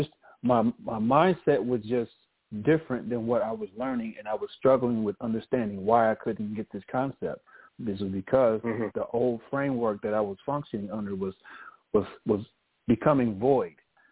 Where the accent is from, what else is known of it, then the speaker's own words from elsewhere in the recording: Los Angeles, California, United States; I'm a brother from South Central Los Angeles, born and raised in the midst of all of that stuff.